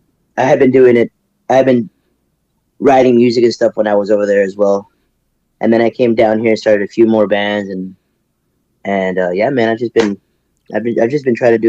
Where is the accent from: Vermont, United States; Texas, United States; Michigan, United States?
Texas, United States; McAllen; also born or lived in Minnesota; I'm from McAllen.